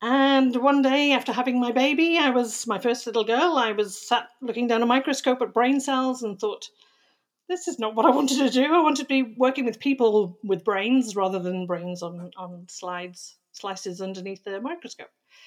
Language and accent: English; Wales, United Kingdom; accent: British; now in Australia; But I have to say, I'm actually from Wales. So the accent is more British than it is Australian. But I've been in Australia for about 18 years now.